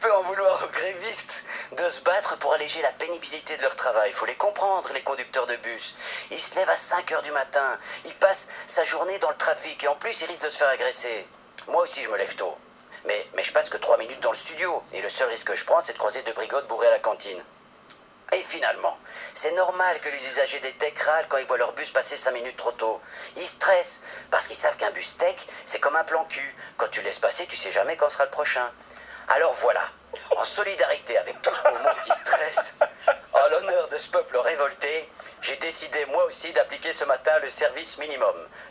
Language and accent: French; Brussels, Brussels-Capital Region, Belgium; Je suis bruxellois, j'habite à Ixelles.